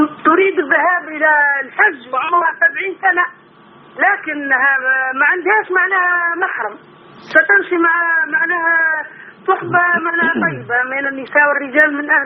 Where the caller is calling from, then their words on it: Turkey; أنا من تركيا يا شيخ